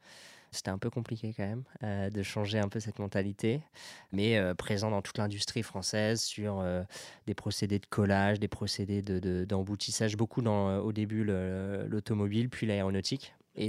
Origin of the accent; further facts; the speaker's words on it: Le Havre, Normandy, France; now in Paris, France; j'ai 33 ans, mais je viens du Havre, donc normand, et écoute, enfance tranquille, dans une ville... abordable, près de la mer.